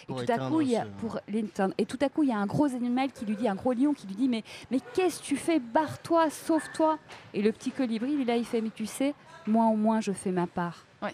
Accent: Brussels, Brussels-Capital Region, Belgium; now in Paris, France; Moi, je viens de Bruxelles et je suis arrivée à Paris

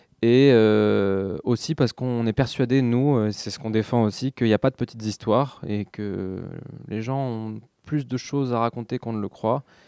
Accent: France; now in Belgium; moi je suis français quand même, mais ça fait 10 ans que je suis en Belgique. Donc, on va dire que c'est mon pays d'adoption.

